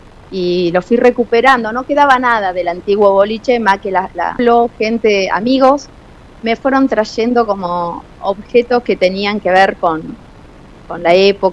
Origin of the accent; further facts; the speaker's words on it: Curamalán, Buenos Aires, Argentina; yo estaba estudiando en Buenos Aires, nací acá en Lucema, una plantación de lavanda muy cerquita del pueblo, y fui a la escuela primaria de Curamalán. Yo soy la novena de diez hijos